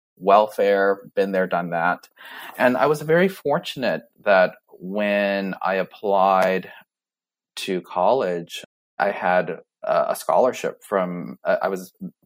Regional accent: California, United States; firmly entrenched in the Vietnamese Little Saigon community that I grew up in Southern California, but also being American.

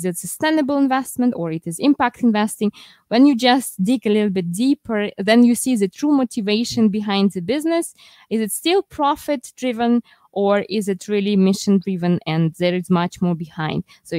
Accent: Russia; English is a second language; I'm the citizen of the world, how I like to say it, because even though I come originally from Russia, I'm also Swiss, French

